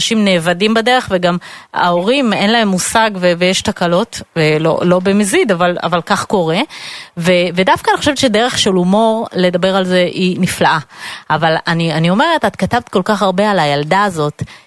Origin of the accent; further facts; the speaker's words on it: Bnei Brak, Tel Aviv District, Israel; אני גם גדלתי בבני ברק